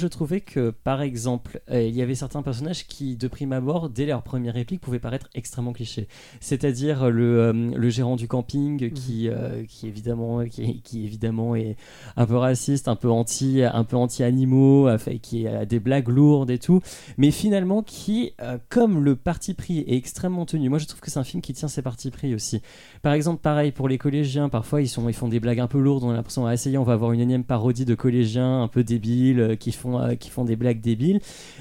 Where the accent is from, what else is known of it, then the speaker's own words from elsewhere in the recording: Nouvelle-Aquitaine, France; moi je viens du coin des Landes, genre font très couleur locale